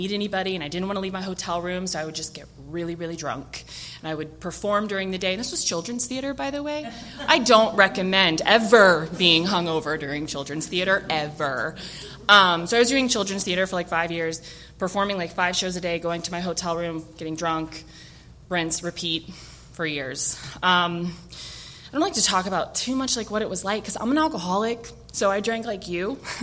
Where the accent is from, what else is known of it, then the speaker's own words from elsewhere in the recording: North Carolina, United States; now in San Diego, United States; So I'm originally from North Carolina, not from San Diego. I was born in the country, like barefoot in the woods country, born and raised.